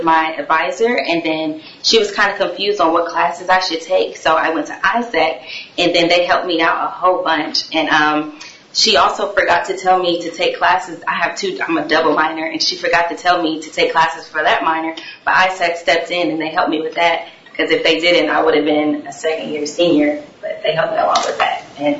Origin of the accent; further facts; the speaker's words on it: Louisville, Kentucky, United States; I'm from Louisville, Kentucky, and my major is Diversity and Community Studies.